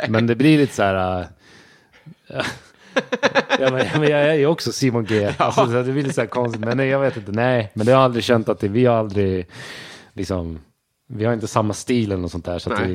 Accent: Sweden; Jag tycker jag är uppväxt i Sverige. Jag känner inte att jag har så mycket brytning.

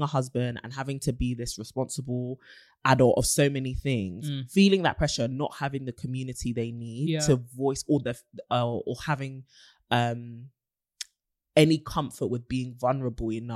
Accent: United Kingdom; I really said wherever. And I am British.

